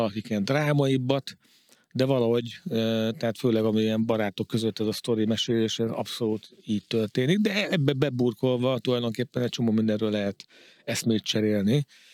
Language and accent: Hungarian; Hungary; szocializálódtam, ami teljesen más, mint egy budapesti vagy nagyvárosi. Ezért világtól egy kicsit elzárva nőttünk fel.